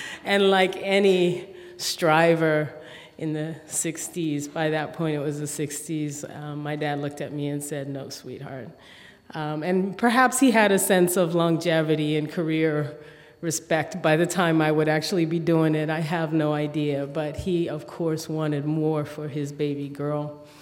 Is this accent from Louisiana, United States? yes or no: yes; New Orleans, Louisiana, United States; he came back home to New Orleans. I'm from New Orleans.